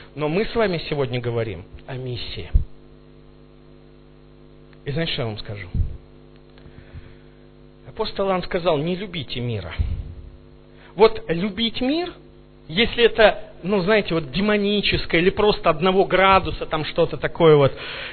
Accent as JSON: {"language": "Russian", "town": "Tula", "region": "Tula Oblast", "country": "Russia", "said": "А я приехал из Тулы."}